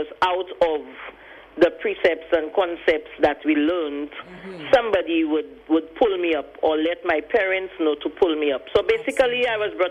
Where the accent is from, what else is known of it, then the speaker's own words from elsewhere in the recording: Castries, St. Lucia; I was born in St. Lucia, right. Actually from Castries, La Panse, to be correct.